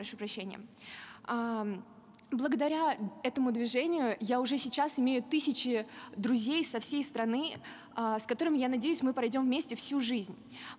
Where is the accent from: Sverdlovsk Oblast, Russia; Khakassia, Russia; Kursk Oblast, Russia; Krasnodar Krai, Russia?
Kursk Oblast, Russia; Kursk; Я из Курской области, города Курска. Я школьница, мне 17 лет.